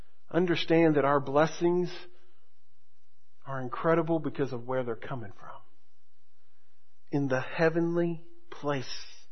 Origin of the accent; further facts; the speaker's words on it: Florida, United States; You know, I remember growing up in Florida, the different seasons, growing seasons